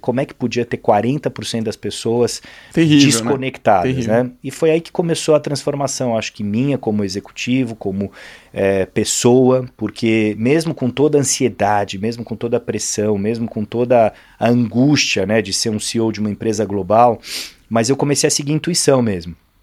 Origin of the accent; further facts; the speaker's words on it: Brazil; um pouco pela nossa característica como brasileiro, um pouco pela minha própria característica e tal